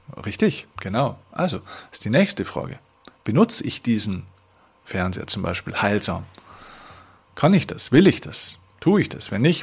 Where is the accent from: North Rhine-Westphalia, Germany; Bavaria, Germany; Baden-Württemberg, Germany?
Bavaria, Germany; Dass wir also wirklich viel Glump, wie man bei uns in Bayern sagt, ja, viel Schrott eigentlich rumstehen haben